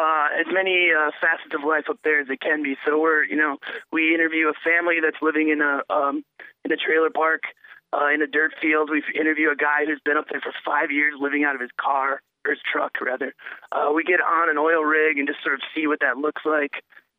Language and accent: English; Minneapolis, Minnesota, United States; I'm from Minneapolis, so my background in filmmaking and music.